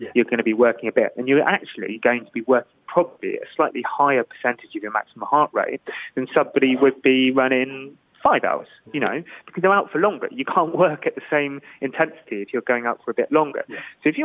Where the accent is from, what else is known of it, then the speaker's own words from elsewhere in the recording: United Kingdom; Because as a coach, as a British coach, you're going to kind of say patriotic kind of, you know, fervour behind your run.